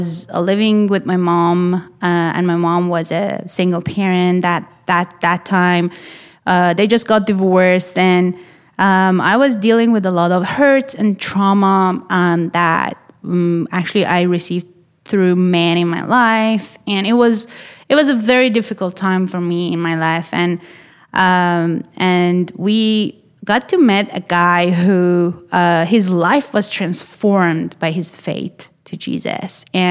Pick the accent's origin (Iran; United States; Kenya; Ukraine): Iran; now in Canada; My background goes back to Iran, and I was born and raised in Iran in a very religious family. Immigrated to Canada in 2013, met my wonderful husband at Willingdon Church, and got married in 2019.